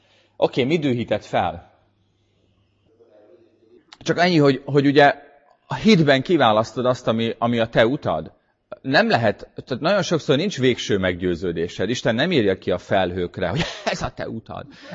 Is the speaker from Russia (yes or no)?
yes; Russia; Hungarian is a second language; now in Dublin, Ireland; Én Oroszországból származom, most Írországban, Dublinban élek.